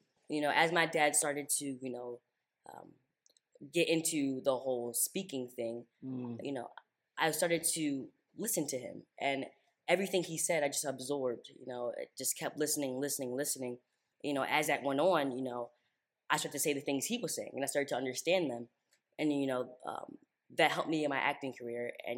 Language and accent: English; Philadelphia, Pennsylvania, United States; moved away as an adult; You know, I was born in Philadelphia, raised there. I recently moved out here after living in Philadelphia for 11 years.